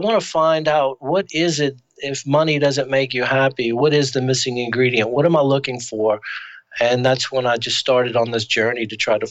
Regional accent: Baton Rouge, Louisiana, United States; I'm driving down a pretty big thoroughfare in my hometown of Baton Rouge

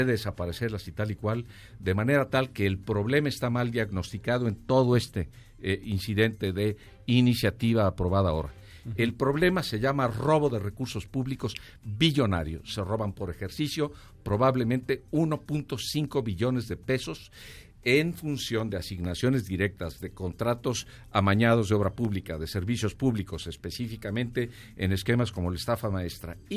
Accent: Mexico; como mexicano

